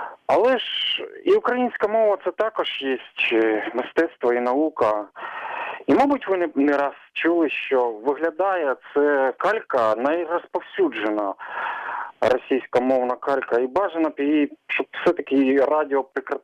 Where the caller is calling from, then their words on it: Lubny, Poltava Oblast, Ukraine; місто Лубни.